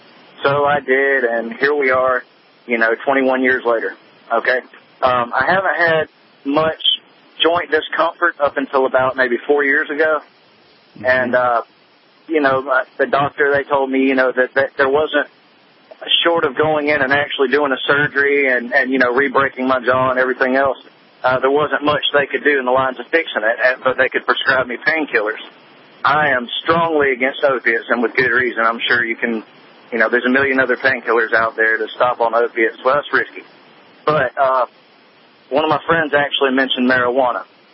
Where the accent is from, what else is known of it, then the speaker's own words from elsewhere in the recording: Georgia, United States; I'm from Georgia.